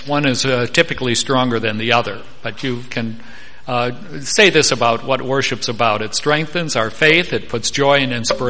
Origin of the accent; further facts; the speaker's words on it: Wauwatosa, Wisconsin, United States; Now, in the church I grew up in Wauwatosa, Wisconsin, they have a beautiful, beautiful pipe organ.